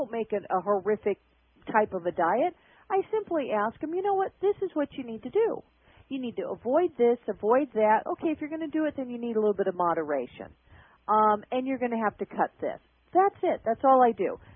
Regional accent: Alaska, United States; Remember, I'm from Alaska.

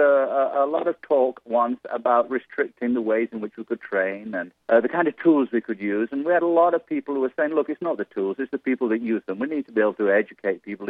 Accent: Yorkshire and the Humber, United Kingdom; born there; also born or lived in Poole; I was born in Yorkshire, up in the north, the home of the Yorkshire terrorists.

